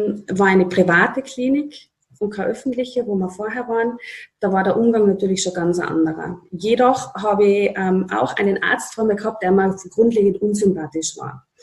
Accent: Upper Austria, Austria; Viel weiter weg, also in meiner Heimatgemeinde nach Oberösterreich und haben dort dann weitergemacht.

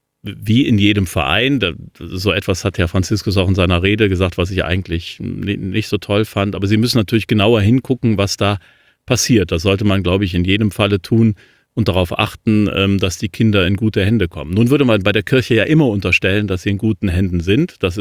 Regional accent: Cologne, North Rhine-Westphalia, Germany; der Erzbischof von Köln, meiner Heimatstadt

